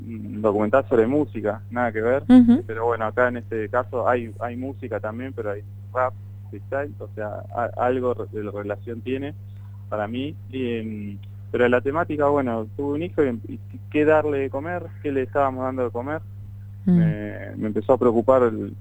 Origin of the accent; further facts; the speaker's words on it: Buenos Aires, Argentina; que queda 2 horas de acá de Capital Federal, que es de donde soy yo, digamos.